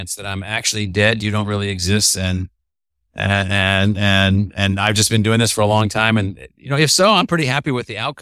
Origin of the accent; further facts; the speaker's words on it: California, United States; born there; Like I was born in California. We lived in California several times.